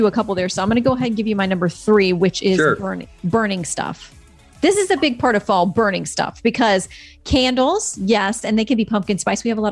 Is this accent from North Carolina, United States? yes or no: no; Florida, United States